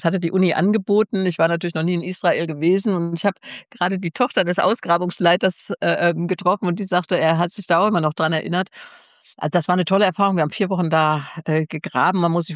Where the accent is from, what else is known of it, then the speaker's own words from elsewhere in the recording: Allendorf, Hesse, Germany; also born or lived in Marburg; aufgewachsen sind wir in Allendorf und Allendorf ist ein ein Mischgebilde. Ja, das war die größte Munitionsfabrik der Nazis.